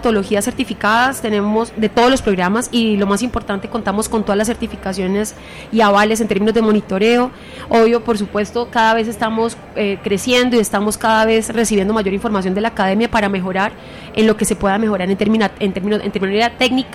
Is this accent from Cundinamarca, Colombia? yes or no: no; Cúcuta, Norte de Santander, Colombia; now in Bogotá, Colombia; y ya me siento bogotana, yo soy cucuteña, pero hablo como bogotana